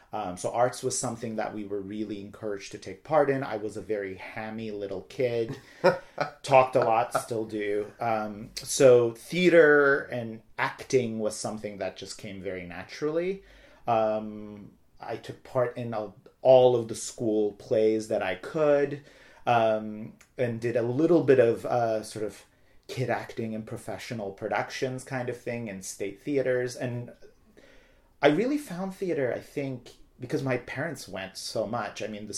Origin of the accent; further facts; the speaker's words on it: Izmit, Kocaeli, Turkey; I was born and raised in Turkey, in this town called İzmit, which is about an hour east of Istanbul. And I say it's sort of like the Trenton of Turkey. It's gray, industrial. It's a real city, but it's right next to Istanbul